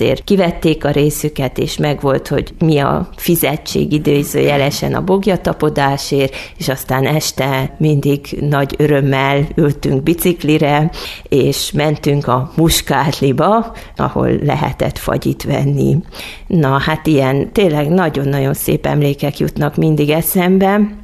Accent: Harghita, Romania; now in Hungary; az, aki ma vagyok, az egyrészt köthető Csíkba, hiszen azért csak ugye, Csíkba nőttem fel, és azért az ottani hegyek és a hidegtelek is edzik az embert

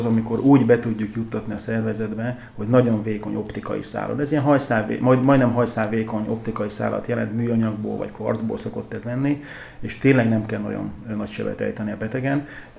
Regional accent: Mélykút, Bács-Kiskun, Hungary; Egyébként mélykúti származású vagyok, ott nevelkedtem, általános iskolát ott végeztem.

